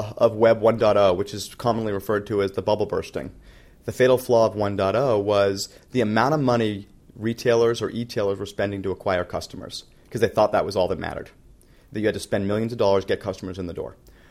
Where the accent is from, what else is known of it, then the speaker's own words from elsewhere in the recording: Boston, Massachusetts, United States; I was born and bred in Boston. Some say I'm a sheltered human being because I've never really left Boston.